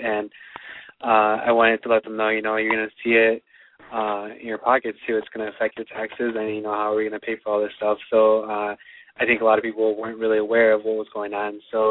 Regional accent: Indiana, United States; And basically, I'm from Indiana

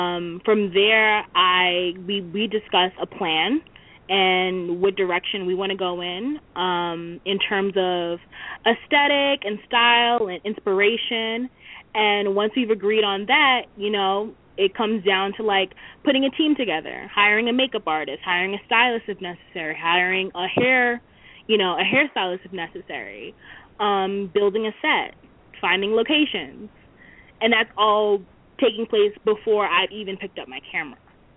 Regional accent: Brooklyn, New York, United States; Well, I actually, I'm from Brooklyn. I'm 25 years old. I'm a college student.

